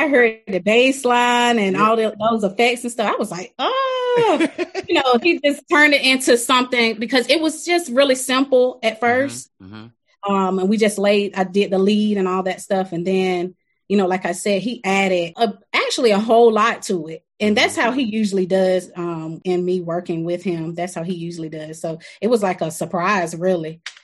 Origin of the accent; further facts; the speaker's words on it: Grand Rapids, North Carolina, United States; I'm from Grand Rapids, North Carolina, okay. Little small town.